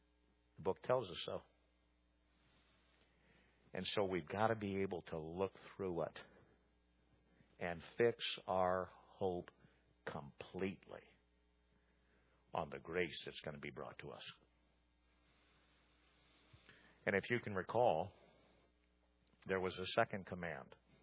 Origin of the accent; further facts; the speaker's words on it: United States; And leadership that has changed its stance on whether or not I, as an American, have to pay for that abortion